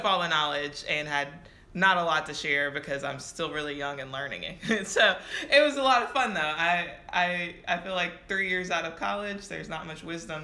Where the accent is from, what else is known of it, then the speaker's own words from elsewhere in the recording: Louisiana, United States; And I think it's just, you know, it can only relate to my Louisianians